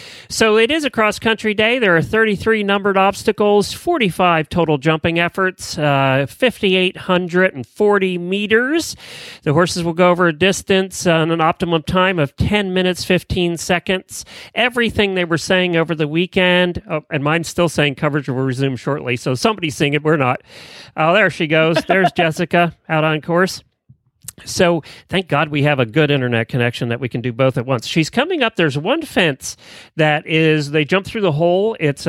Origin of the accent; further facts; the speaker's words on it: Ocala, Florida, United States; from Ocala, Florida.